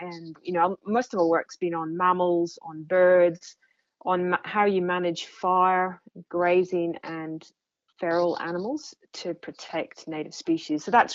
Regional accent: Scotland, United Kingdom; Well, I'm from Scotland originally, and when I lived there, I always loved roaming the hills.

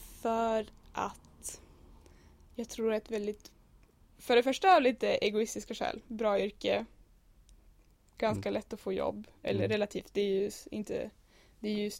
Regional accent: Umeå, Västerbotten County, Sweden; also born or lived in Stockholm; Då flyttade mina föräldrar hem till Umeå. De kom från Umeå båda två.

